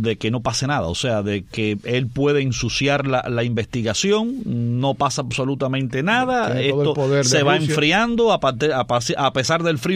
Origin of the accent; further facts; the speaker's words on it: Cuba; somos cubanos del lado de acá